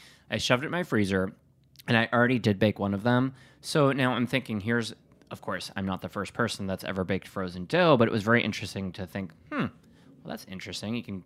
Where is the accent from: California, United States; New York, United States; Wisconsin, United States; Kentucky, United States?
Wisconsin, United States; Well, now I am from Wisconsin, as mentioned 14 times in the last hour